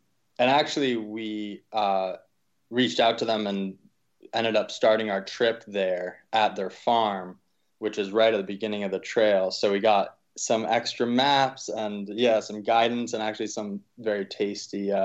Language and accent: English; East Coast, United States; I mean, I grew up on the East Coast, so what we call mountains, some don't think qualify.